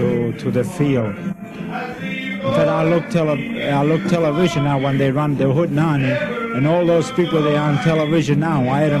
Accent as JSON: {"language": "English", "region": "Calabria", "country": "Italy", "said": "I think they know by my accent that I'm an import Italian."}